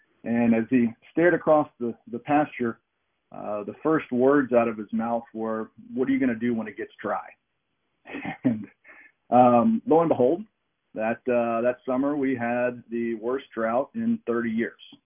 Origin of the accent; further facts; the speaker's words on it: Texas, United States; I was raised in South Texas. My dad was a rancher and a farmer